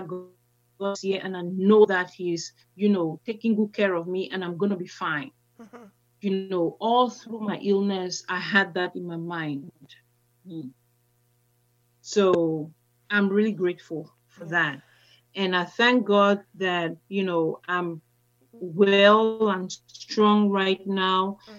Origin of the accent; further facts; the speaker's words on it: Cameroon; now in Elkton, United States; And I'm originally from Cameroon. And I live in Elkton, Maryland.